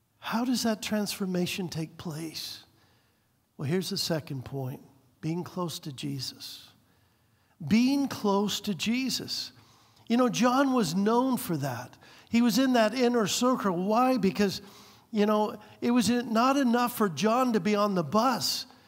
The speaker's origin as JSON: {"language": "English", "country": "United States", "said": "Now, as an American, that's odd to us."}